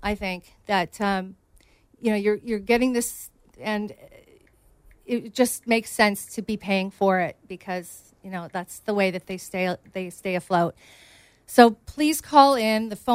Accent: Canada; I don't know if you know, I'm from Canada. Those are my roots.

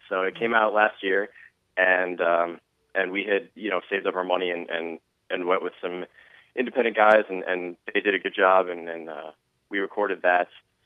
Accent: Newtown, Connecticut, United States; Yeah, we're from Newtown, Connecticut. The four of us went to high school together.

